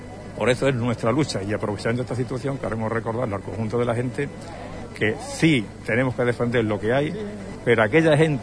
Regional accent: Gibraleón, Andalusia, Spain; soy de Gibraleón

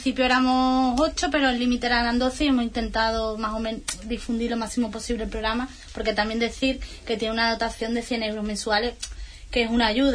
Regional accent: Spain; Somos 5 españolas, bueno, 6 conmigo

